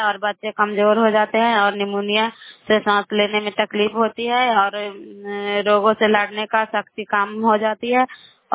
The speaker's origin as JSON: {"language": "Hindi", "region": "Bihar", "country": "India", "said": "नालंदा जिला कराए ब्लॉक की निवासी हूँ।"}